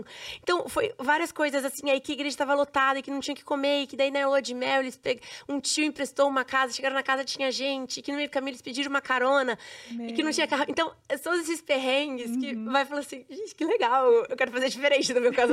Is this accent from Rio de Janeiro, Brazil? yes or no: yes; Rio de Janeiro, Brazil; now in São Paulo, Brazil; Eu, por exemplo, saí do Rio de Janeiro e mudei para São Paulo em seguida, para uma cidade que eu nunca tinha ido, uma vida completamente diferente, igreja diferente, tudo.